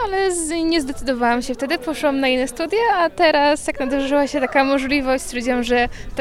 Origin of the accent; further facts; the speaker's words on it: Wrocław, Lower Silesian Voivodeship, Poland; jestem tutaj z Wrocławia, ze wspólnoty Hallelujah